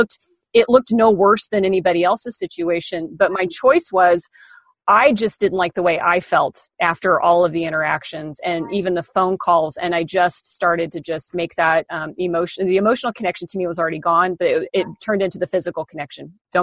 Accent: Midwest, United States; moved away as an adult; I'm from the Midwest and I picked a job in the furthest corner of the United States and just packed up

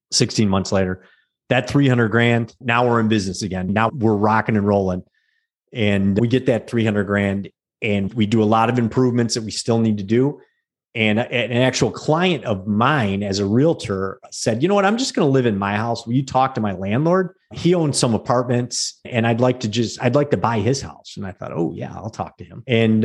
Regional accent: Trenton, Michigan, United States; reach out to this woman in Trenton, my hometown, Trenton, Michigan.

